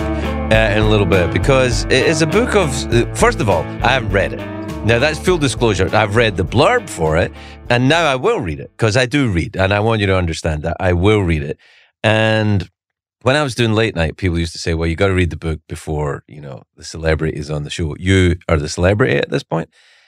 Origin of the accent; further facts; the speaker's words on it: Scotland, United Kingdom; I was raised in Presbyterian Scotland, which is not a million miles away from Lutheranism.